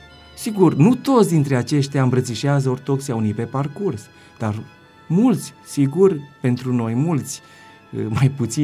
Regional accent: Bistrița-Năsăud, Romania; Într-un colț este o ladă pe care am primit-o din satul meu natal, din zona Năsăudului.

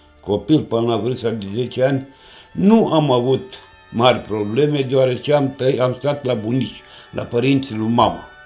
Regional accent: Jupalnic, Caraș-Severin, Romania; Și eu am copilărit în Jupalnic.

